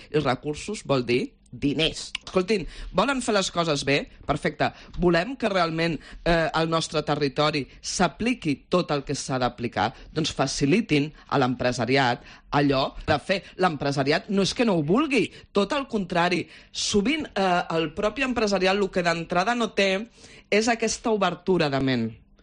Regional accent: Catalonia, Spain; jo sóc catalana, aleshores, com comprendràs, m'agrada sempre veure-ho amb optimisme

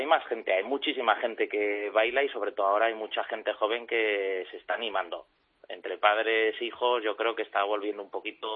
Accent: Zaragoza, Aragon, Spain; nosotros como somos de Zaragoza, pues obviamente enseñamos la jota aragonesa

